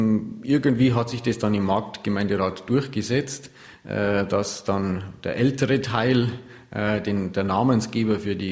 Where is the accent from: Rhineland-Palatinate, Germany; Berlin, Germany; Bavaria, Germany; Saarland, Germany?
Bavaria, Germany; Pillenhofen; also born or lived in Regensburg; Ich bin 1978 in Regensburg geboren, also ganz nah hier von Lappersdorf, in Pillenhofen, einem kleinen Ort, aufgewachsen.